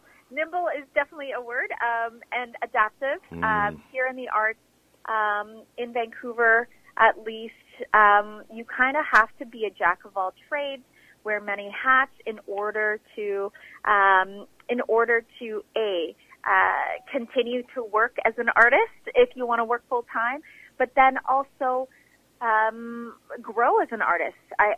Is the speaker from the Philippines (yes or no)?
yes; Philippines; now in Canada; I'm an immigrant, so first generation Filipino